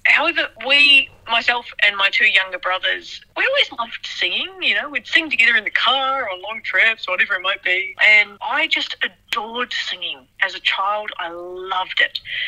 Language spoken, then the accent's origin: English; Auckland, New Zealand; Lynn spends his life off the Tumut River, and I grew up on the Waitemata Harbour.